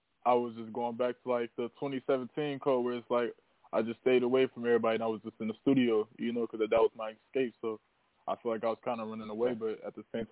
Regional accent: Minneapolis, Minnesota, United States; also born or lived in Kansas City; from Minneapolis, Minnesota. I was born in Kansas City, Kansas, and I'm an artist, man.

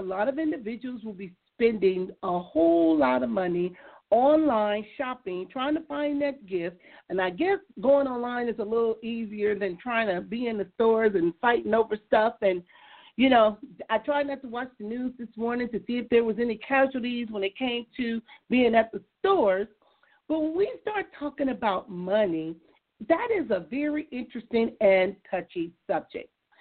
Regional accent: Compton, California, United States; You know, even growing up in Compton, you know, my mother owned her own home, and it seemed like we had a lot going on.

